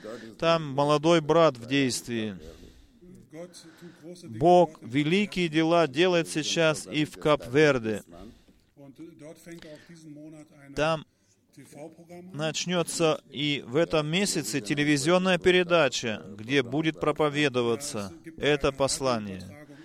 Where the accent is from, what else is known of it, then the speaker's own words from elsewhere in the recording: Toronto, Ontario, Canada; из Торонто. Я приношу приветы от церкви тамошней.